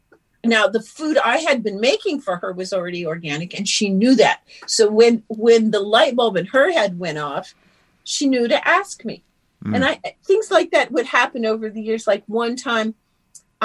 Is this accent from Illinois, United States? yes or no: yes; Galesburg, Illinois, United States; I grew up in Galesburg, Illinois, which is Western Illinois, and come from farming families, of course, on both of my parents.